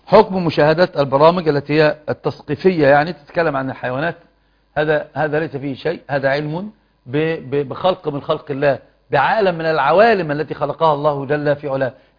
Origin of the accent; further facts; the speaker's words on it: Alexandria, Alexandria Governorate, Egypt; انا من الاسكندرية لكن اصلي صعيدي من سوهاج واتشرف بذلك.